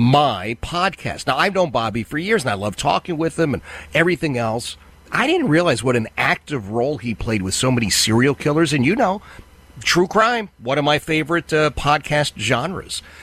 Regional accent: Philadelphia, Pennsylvania, United States; I grew up in Oxford Circle, which was blue-collar neighborhood in Philadelphia. We're all Democrats. Everybody carried lunch boxes, you know, not so much briefcases.

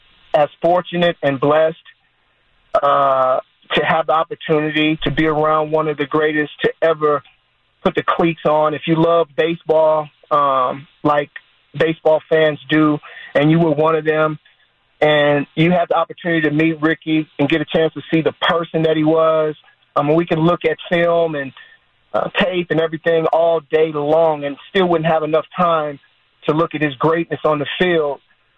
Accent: Berkeley, California, United States; Well, I'm from the Bay. I was born and raised in Berkeley. We're connected to Oakland.

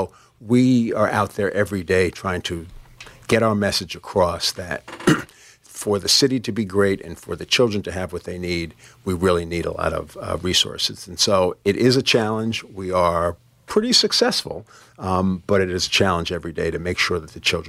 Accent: Bronx, New York, United States; born there; My story is I was born in the Bronx.

